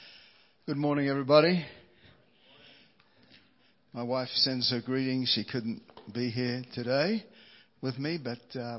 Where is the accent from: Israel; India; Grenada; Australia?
Australia; moved away as an adult; now in Denver, United States; I'm originally from the South, the South of the world, Australia, but came over to this part of the world to finish some of my studies, met a girl in California.